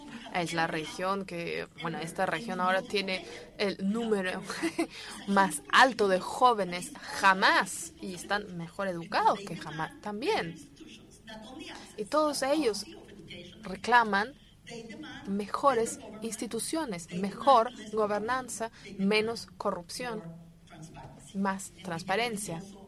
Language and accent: Spanish; Costa Rica; soy muy costarricense, muy centroamericana, muy latinoamericana, muy iberoamericana.